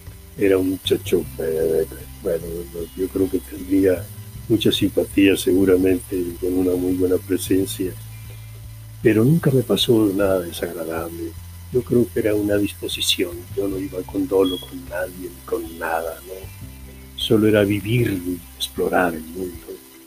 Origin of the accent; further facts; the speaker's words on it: Guasave, Sinaloa, Mexico; y llegué a Guasave, ¿no? Y vi un gran amor que me vio nacer en mi pueblo natal, Guasave.